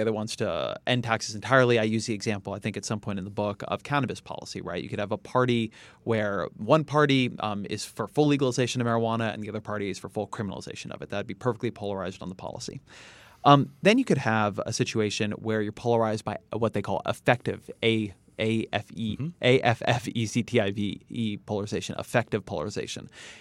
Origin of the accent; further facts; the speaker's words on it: California, United States; I am a Californian and a father, and I'm Jewish and I'm a vegan